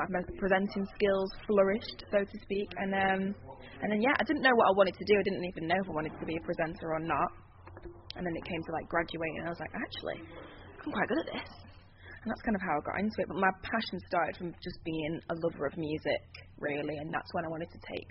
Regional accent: Manchester, North West England, United Kingdom; I'm not going to choose you anyway, I'm from Manchester.

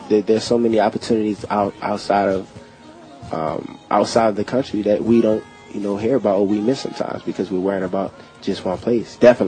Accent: Baltimore, Maryland, United States; it was what I was surrounded by when I was going to school, you know, growing up in Baltimore.

